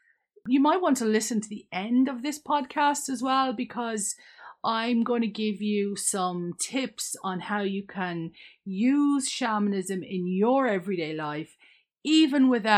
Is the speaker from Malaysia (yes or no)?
no; Leinster, Ireland; born there; I am an Irish person. I was born in County Wexford, which is right on the coast in the sunny southeast.